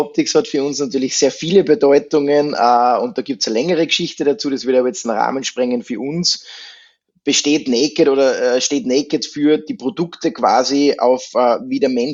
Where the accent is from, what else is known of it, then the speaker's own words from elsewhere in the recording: Austria; bei uns in Österreich